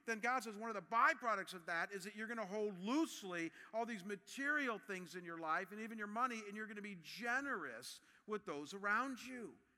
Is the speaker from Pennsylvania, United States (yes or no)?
no; Cleveland, Ohio, United States; And so, I come from Cleveland. They're not doing that in Cleveland. And I'm telling you, I love my home, but people weren't like that.